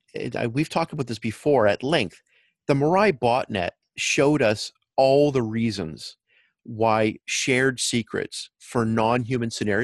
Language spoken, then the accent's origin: English; Canada; I'm a Canadian